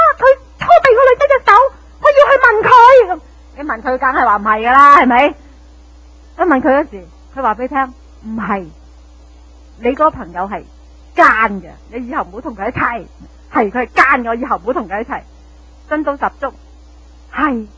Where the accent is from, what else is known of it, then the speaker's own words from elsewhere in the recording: Guangdong, China; 我哋广东人叫初初就卿卿我我嘛